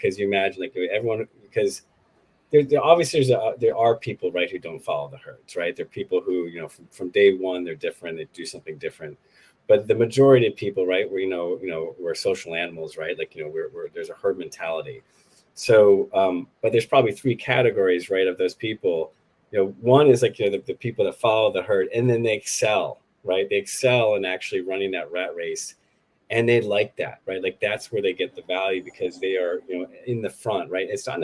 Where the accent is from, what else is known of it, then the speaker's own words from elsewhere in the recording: New England, United States; And like, I grew up in New England, in the States.